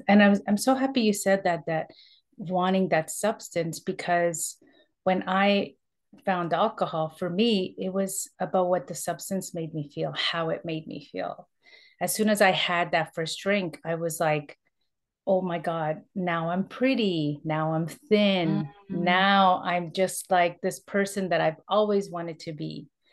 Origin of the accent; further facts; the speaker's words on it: Toronto, Ontario, Canada; Okay, so I am born and raised in Toronto, that's in Canada.